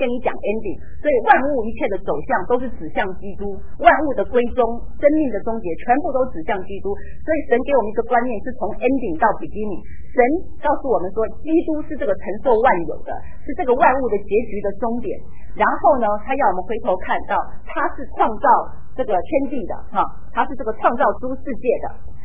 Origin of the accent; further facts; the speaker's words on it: Taipei, Taiwan; 所以你到台北的，我有时候回以前回去的时候都还会觉得很纳闷